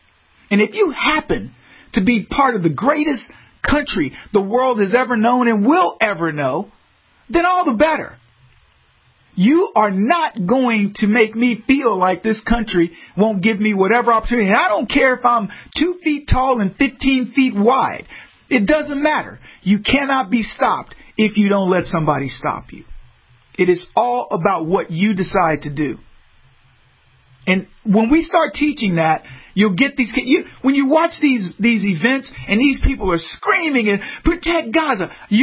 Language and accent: English; United States; But I'm growing up in America